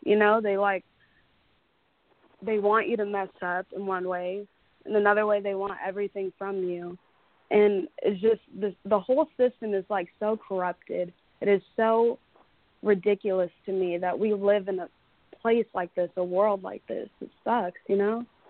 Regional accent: Dallas, Texas, United States; Shalom, shalom. … I'm 22 years old, and I'm from Dallas, Texas.

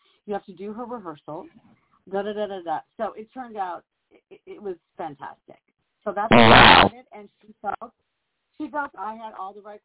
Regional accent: Minnesota, United States; When I was younger, growing up in Minnesota, I was a dancer.

